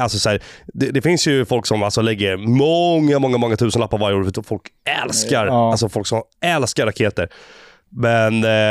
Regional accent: Sweden; jag förstår att vi är 10 miljoner svenskar någonting i landet

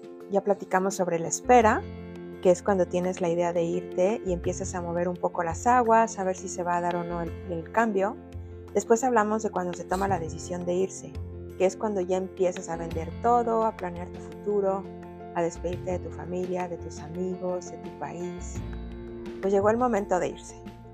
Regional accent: Mexico; moved away; no se trataba de seguir en mi burbuja de mi país de origen, en mi caso es México

